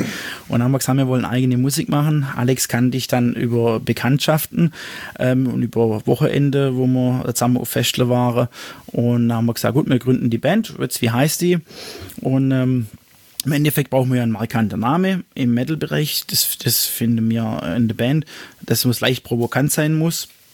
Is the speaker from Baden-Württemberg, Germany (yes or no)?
yes; Ochsenburg, Baden-Württemberg, Germany; von dem Ort, wo ich herkomme, aus Ochsenburg.